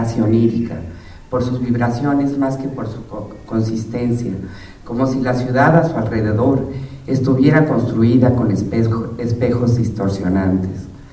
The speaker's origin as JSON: {"language": "Spanish", "region": "Chiapas", "country": "Mexico", "also_born_or_lived": "Mexico City", "said": "Y aunque nací en el Distrito Federal, toda mi familia es de Chiapas. Mi madre era guatemalteca, así que soy de Chiapas, pues."}